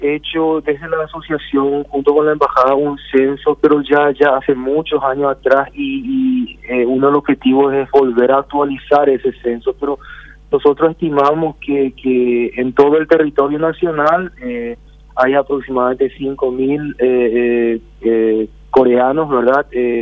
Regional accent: Paraguay; born there; inmigrantes coreanos, ¿verdad? Pero él le conoció a mamá aquí, no es que vinieron casados. Y bueno, nosotros ya nacimos aquí en el Paraguay.

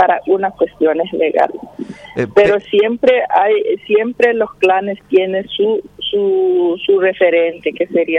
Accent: Laguna Escalante, Presidente Hayes, Paraguay; Yo soy de Laguna Escalante, Fischat, que es de la zona de Pilcomayo, zona sur.

